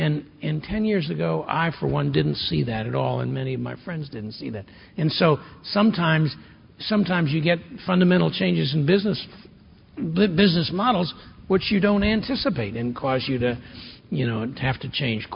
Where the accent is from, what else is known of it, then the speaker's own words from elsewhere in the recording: Washington, D.C. area, United States; A great example of this is that I grew up in the Washington, D.C. suburbs